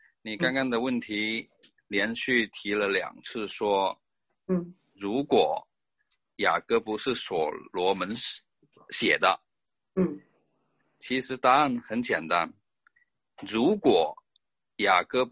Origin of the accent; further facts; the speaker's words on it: China; 比我们中国人认识圣经熟悉的多得多，太熟悉了。